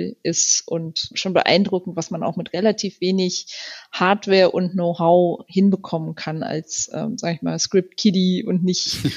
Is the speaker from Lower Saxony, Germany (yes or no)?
yes; Burgdorf, Lower Saxony, Germany; Also ich habe tatsächlich als Schülerin schon sämtliche Informatikbücher der Stadtbibliothek Burgdorf, meiner Heimatstadt, gelesen.